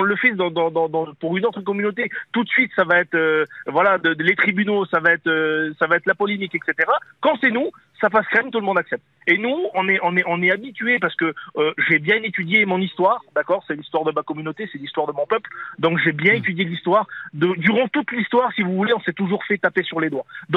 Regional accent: France; on n'est pas exempt, on est français

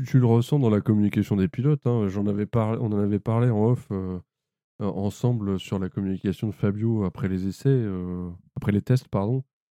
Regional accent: France; nous, en tant que Français fans

